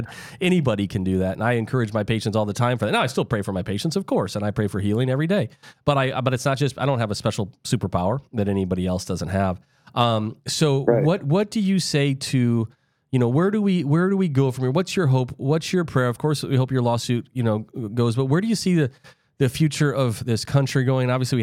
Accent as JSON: {"language": "English", "region": "South Dakota", "country": "United States", "said": "I'm originally from South Dakota, and I remember we live close to a border."}